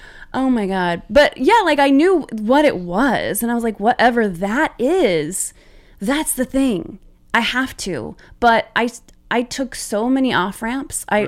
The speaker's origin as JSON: {"language": "English", "region": "Oklahoma", "country": "United States", "tie": "born or raised there", "said": "Growing up in Oklahoma and, like, having the desires that I had to, like, perform or do comedy"}